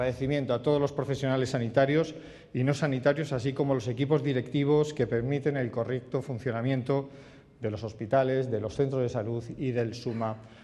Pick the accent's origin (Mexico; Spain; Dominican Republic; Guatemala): Spain; Community of Madrid; Como consejero, como médico, como madrileño y como español